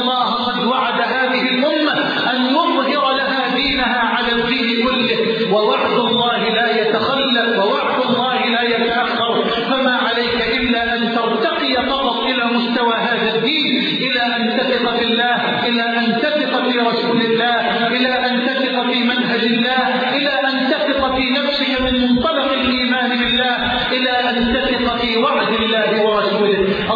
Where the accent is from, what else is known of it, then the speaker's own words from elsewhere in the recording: Egypt; اللهم اجعل بلدنا مصر واحة للأمن والأمان،